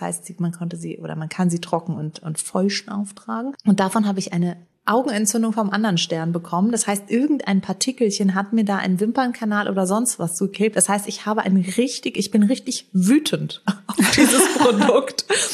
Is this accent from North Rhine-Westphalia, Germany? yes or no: no; Frankfurt, Hesse, Germany; hätte ich komme aus Frankfurt, die Zigaretten rausgeholt